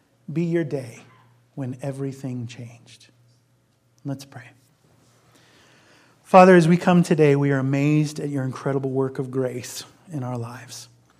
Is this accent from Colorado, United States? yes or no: no; Illinois, United States; And so I grew up right outside Chicago, went to a public school right outside Chicago.